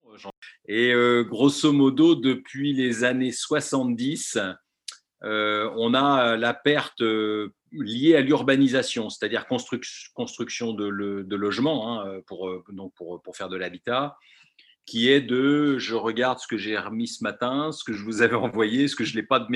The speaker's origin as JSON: {"language": "French", "town": "Migné-Auxances", "region": "Nouvelle-Aquitaine", "country": "France", "tie": "born or raised there", "said": "j'ai toujours vécu sur la commune, je suis né à Migny-Auzance et je demeure à Migny-Auzance et j'exerce mon métier à Migny."}